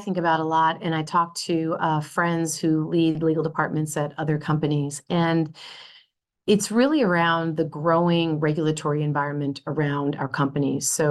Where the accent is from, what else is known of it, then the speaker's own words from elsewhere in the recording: United States; as I might say, as an American